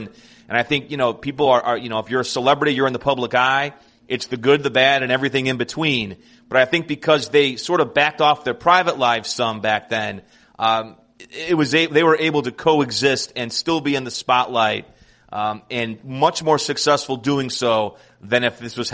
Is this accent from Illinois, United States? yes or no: yes; Chicago, Illinois, United States; yes, I'm from Chicago, and you and I both work for ESPN